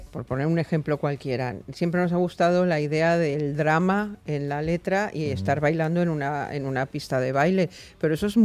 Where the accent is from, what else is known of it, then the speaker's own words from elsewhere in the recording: Mexico; Y en México, en mi país, dijeron, pues … Y ahí empezamos